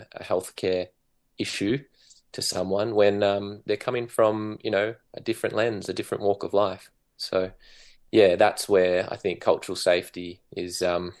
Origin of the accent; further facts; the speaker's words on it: Lake Tyers, Victoria, Australia; where I grew up in Lake Tyers, East Gippsland, and there's an Aboriginal mission and Aboriginal trust there. So, I grew up with, a lot of community down that way, Gunai-Kurnai country.